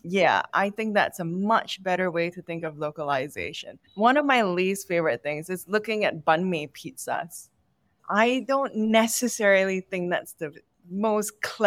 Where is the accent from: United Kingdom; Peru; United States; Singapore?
Singapore; now in Vietnam; hi, I'm from Singapore. I have 10 years of experience working in F&B.